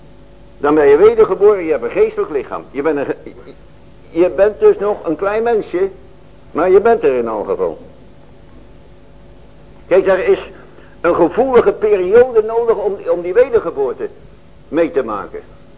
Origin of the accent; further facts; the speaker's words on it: Netherlands; Wij zijn Hollanders. Maar voor God zijn wij geen Hollanders.